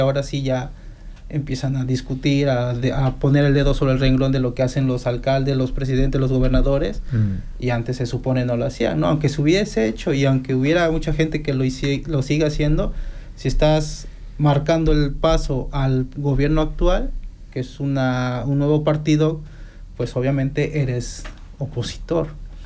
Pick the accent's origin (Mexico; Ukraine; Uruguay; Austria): Mexico; como mexicano y como visitante de a México es igual